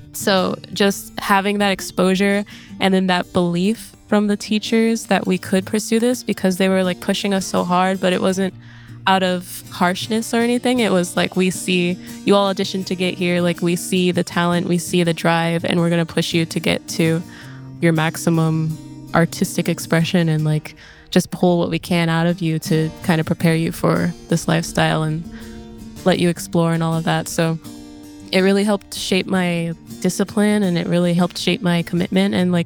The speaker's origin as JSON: {"language": "English", "town": "Hercules", "region": "California", "country": "United States", "tie": "born or raised there", "also_born_or_lived": "Oakland", "said": "I grew up in Hercules, California, kind of back and forth between there and Oakland for most of middle and high school."}